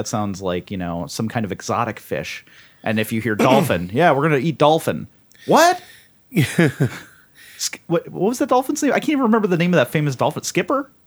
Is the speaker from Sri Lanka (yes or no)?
no; London, United Kingdom; now in United States; I'm originally from London, so I can give you all some pointers if you like.